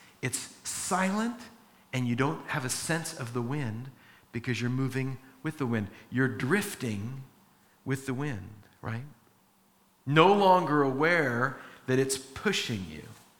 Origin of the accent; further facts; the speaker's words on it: California, United States; I grew up in Orange County, never learned how to surf.